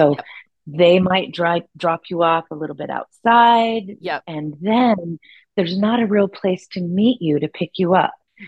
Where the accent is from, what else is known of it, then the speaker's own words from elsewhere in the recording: Hilo, Hawaii, United States; now in Juneau, United States; So this isn't a town. It's so funny. I'm originally from Hilo, Hawaii. Okay. And our population in Hilo is way less than our population in Juneau.